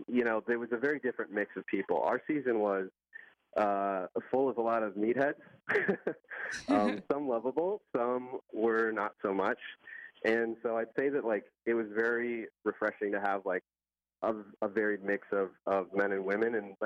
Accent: Iowa, United States; I'm from Iowa. I'm from the Midwest, as yourself.

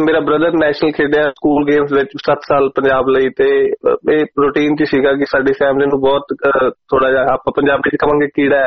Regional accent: Moga, Punjab, India; ਮੇਰਾ ਜੱਦੀ ਪਿੰਡ ਸੋਢੀ ਵਾਲਾ ਵੀਰ ਜੀ, ਮੈਂ ਮੋਗੇ ਤੋਂ ਬਿਲੋਂਗ ਕਰਦਾ, ਮੈਂ ਜੰਮਿਆ ਪਲਿਆ ਮੋਗੇ ਹੈ

